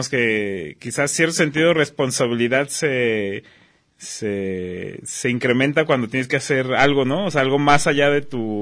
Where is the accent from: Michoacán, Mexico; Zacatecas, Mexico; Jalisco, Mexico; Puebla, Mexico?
Jalisco, Mexico; Guadalajara; Yo, aquí en Guadalajara, sí.